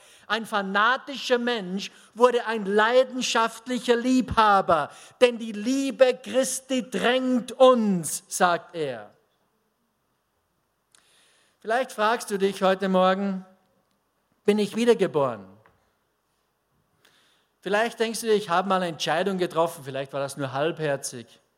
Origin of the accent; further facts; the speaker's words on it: Austria; Manchmal ist sie ein bisschen undeutsch, aber das sind wir Österreicher sowieso.